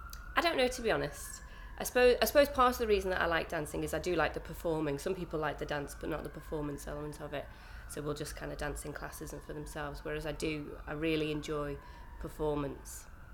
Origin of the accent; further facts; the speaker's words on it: Liverpool, North West England, United Kingdom; Well, I come from Liverpool. I've lived in Liverpool for most of my life. I live just up the road from the house, from the family home, if you like, where I grew up in, and that's kind of an old family home. My mum was born in that house